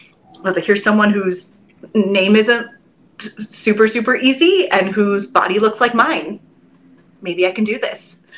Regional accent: California, United States; she and I have been friends since we were teenagers. We grew up in Orange County together.

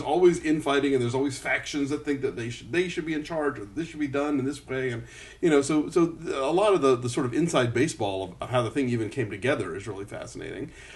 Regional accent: Atlanta, Georgia, United States; I grew up in the South, you know, when Lester Maddox was still around.

